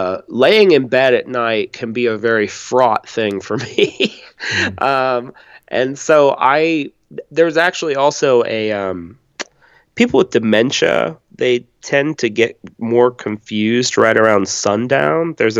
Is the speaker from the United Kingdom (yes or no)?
no; United States; I'm, you know, I'm an American male.